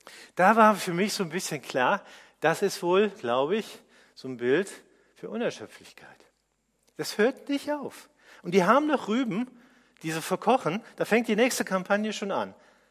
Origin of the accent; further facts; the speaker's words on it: Worms, Rhineland-Palatinate, Germany; Wo ich herkomme aus Worms, da gab es in der Nähe eine Zuckerfabrik in Obrichheim.